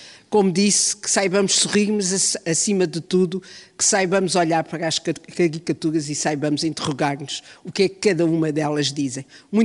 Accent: Caldas da Rainha, Leiria, Portugal; venho das Caldas da Rainha

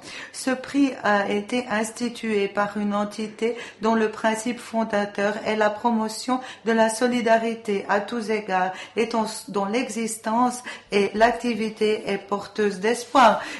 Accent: Portugal; Je suis portugaise

